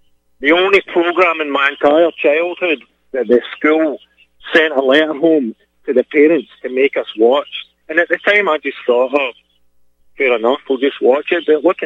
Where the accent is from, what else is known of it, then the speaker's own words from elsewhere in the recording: Scotland, United Kingdom; I'm from the southwest of Scotland, Dumfriesshire.